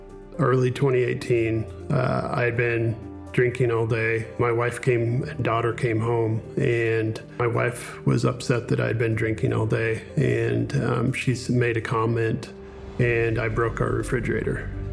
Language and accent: English; Missouri, United States; I'm from Southwest Missouri. I'm the youngest of three siblings.